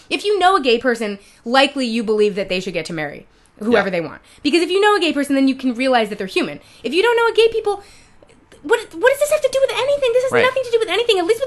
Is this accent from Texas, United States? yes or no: no; New York, United States; In my home state, Cuomo is announcing a proposal to raise the minimum wage in New York.